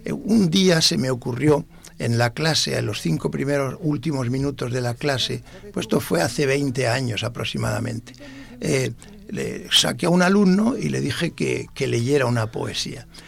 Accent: Molina de Segura, Region of Murcia, Spain; 6 u 8 estudiantes de diversas carreras de mi pueblo, de Molina de Segura.

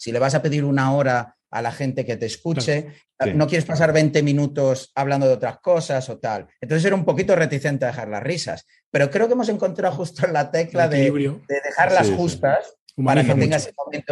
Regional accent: Spain; soy español, me encantaría emprender sobre todo en Galicia, porque pues un poco, ¿sabes? Yo he estudiado en España, me he ido a hacer pasta a otro país

